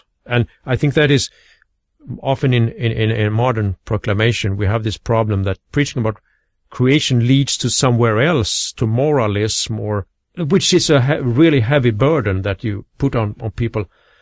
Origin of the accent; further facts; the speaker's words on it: Sweden; English is a second language; So I'm from Sweden